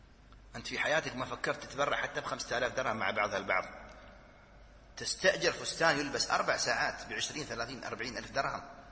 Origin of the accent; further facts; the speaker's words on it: United Arab Emirates; نحن نتكلم عندنا في الإمارات